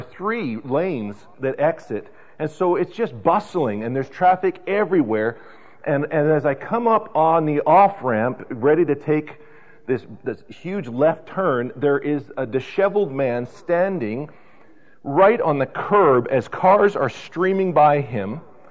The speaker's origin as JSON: {"language": "English", "town": "Vancouver", "region": "British Columbia", "country": "Canada", "tie": "born or raised there", "said": "You know, I was raised on the West Coast. In Vancouver, the tide goes way out on some of these mud/sand beaches"}